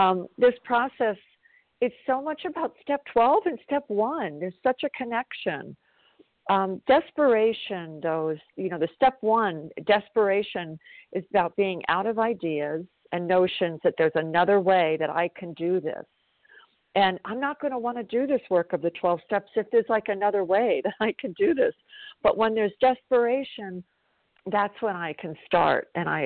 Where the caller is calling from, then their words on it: South Carolina, United States; I'm calling from South Carolina